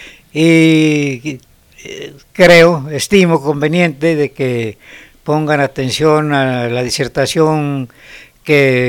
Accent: Samaniego, Nariño, Colombia; born there; yo nací aquí en Samaniego, en el casco urbano, en la casa que lleva el número 337 de la Diagonal 6, o sea, en la que hoy ocupa la peluquería

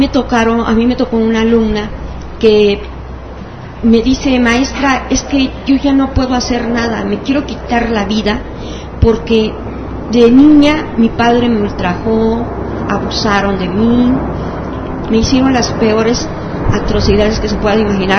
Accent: Oaxaca, Mexico; Soy oaxaqueña, tengo sangre oaxaqueña y es un orgullo para mí pertenecer a esa raza de Benito Juárez.

